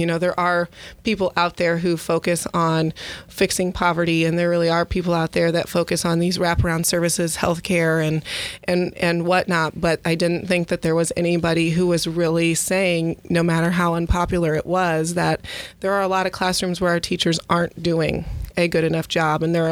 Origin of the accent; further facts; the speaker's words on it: Illinois, United States; now in St. Louis, United States; I grew up in Central Illinois and had a brother that lived in Wildwood here in St. Louis County.